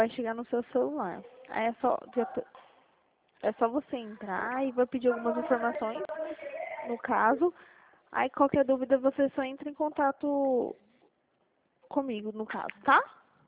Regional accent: Dracena, São Paulo, Brazil; eu sou da cidade de Dracena, pertinho de você.

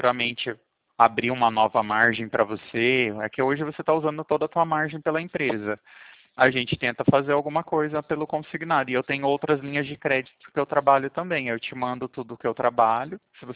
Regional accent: Pirassununga, São Paulo, Brazil; eu sou de Pirassununga, interior de São Paulo.

